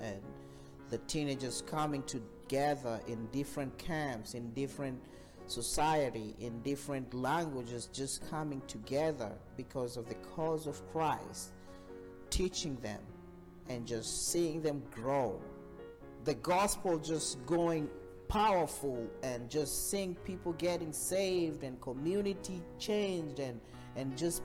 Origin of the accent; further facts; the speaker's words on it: Kenya; now in United States; you all know I'm from Kenya, and my burden is to go back and to work with the teenagers and the kids